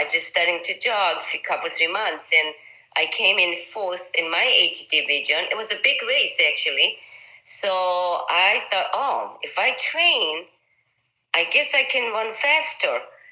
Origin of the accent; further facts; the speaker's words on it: Seoul, South Korea; I made a trip to my hometown, Seoul, Korea, and I came home a few extra pounds.